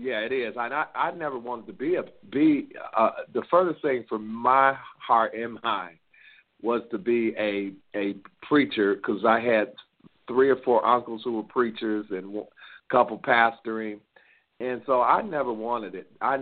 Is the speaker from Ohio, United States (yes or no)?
yes; Akron, Ohio, United States; I was born and reared in Akron, Ohio, the home of LeBron James